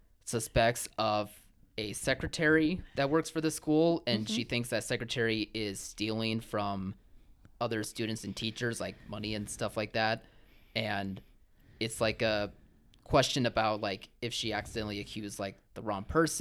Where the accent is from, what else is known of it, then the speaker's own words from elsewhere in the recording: United States; although for me as an American, I don't really catch on to like the differences necessarily between the American school system versus like German school system